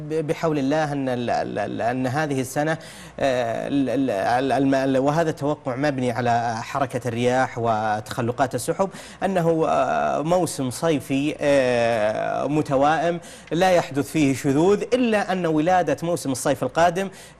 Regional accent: Saudi Arabia; الجانب الآخر هي زيادة الرعي عندنا في السعودية خاصة في السنوات المتأخرة

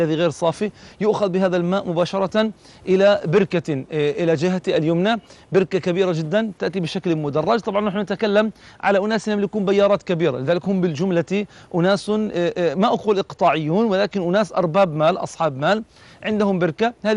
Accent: Palestine; وأن نربط واقعنا كفلسطينيين بتلك الحقيقة

